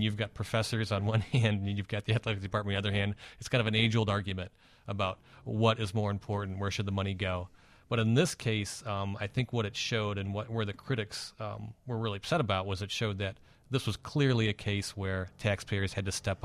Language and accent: English; Ohio, United States; I'm from Ohio. I love Ohio State.